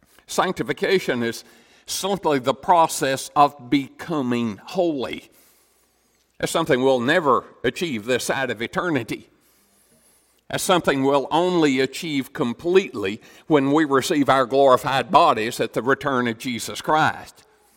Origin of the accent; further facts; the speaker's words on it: Tennessee, United States; I was raised in East Tennessee, Southeast Tennessee. Over there, East Tennessee, it's always been this way for the last 100 years.